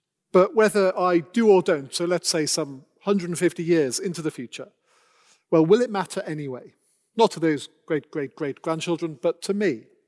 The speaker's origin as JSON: {"language": "English", "region": "Wales", "country": "United Kingdom", "said": "I don't know if they have the great privilege of being Welsh, as I am."}